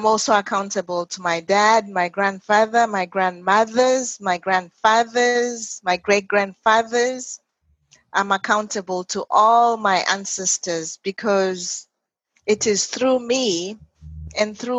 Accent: Zimbabwe; first language Ndebele; English is a second language; is from the Ndebele language. So that's my mother language in Zimbabwe. I speak Ndebele.

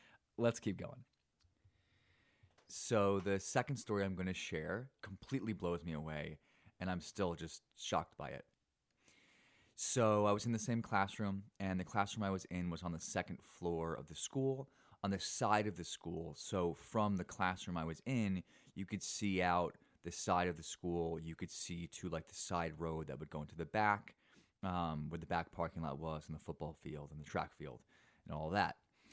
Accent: Hillsborough, New Jersey, United States; at Hillsborough High School where I grew up in New Jersey

